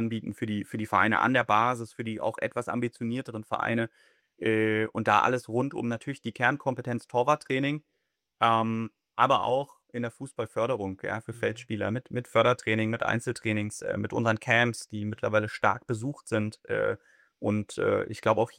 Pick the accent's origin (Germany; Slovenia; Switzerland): Germany; Frankfurt, Hesse; da ich Frankfurter bin, ich bin hier geboren in der Region, bin ich natürlich seit klein auf eingeimpfter Eintracht Frankfurt-Fan